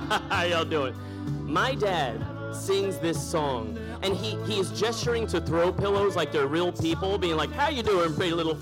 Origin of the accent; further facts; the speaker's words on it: San Antonio, Texas, United States; as a little white boy growing up in San Antonio, Texas in the early 80s, right?